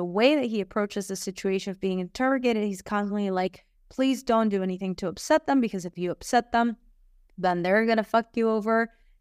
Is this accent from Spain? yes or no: yes; Barcelona, Catalonia, Spain; no, I'm from Barcelona